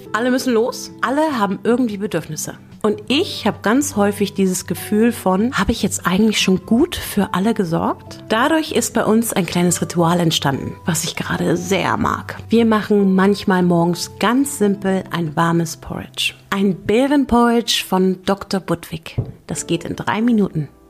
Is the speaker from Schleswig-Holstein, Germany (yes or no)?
yes; Schleswig-Holstein, Germany; aus Schleswig-Holstein, der ist auch immer noch da. Mein zweitältester Bruder hat den Hof übernommen, jetzt auch schon lange her. Ich bin die jüngste von 8 Kindern auf dem Bauernhof groß geworden.